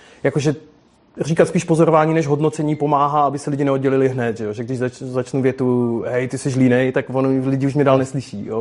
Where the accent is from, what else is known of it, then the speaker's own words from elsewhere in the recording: Moravian Wallachia, Czechia; Já jsem z Valašska, můj táta pracoval se železem